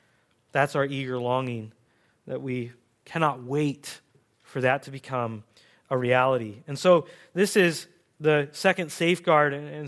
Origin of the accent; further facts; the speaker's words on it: Russia; moved away; I remember as a kid growing up in Russia, one of the hardest aspects of growing up in Russia is that no one comes and visits you.